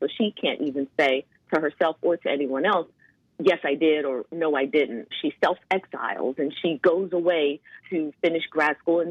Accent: Virginia, United States; also born or lived in South Carolina; So I grew up in Northern Virginia. So it was a little town, but then it was right outside of like the DC metro area.

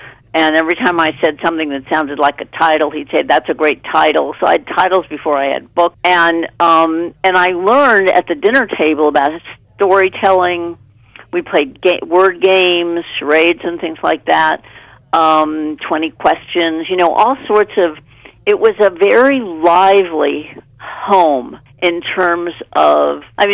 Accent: Beverly Hills, California, United States; Well, I grew up in Beverly Hills. My parents were screenwriters.

